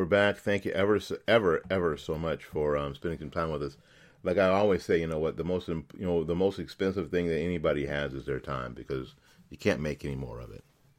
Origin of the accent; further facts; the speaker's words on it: Florida, United States; The latest example is out of my home state of Florida